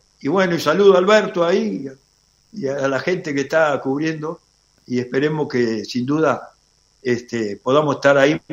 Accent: Uruguay; yo quisiera que Uruguay estuviera en la final, sin duda, como todo uruguayo

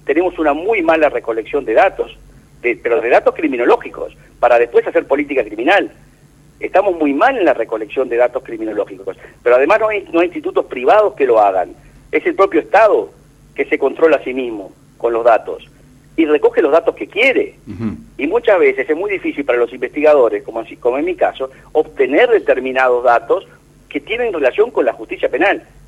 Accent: Uruguay; la calidad del Estado de Derecho que tenemos nosotros no es tan buena como los uruguayos creemos

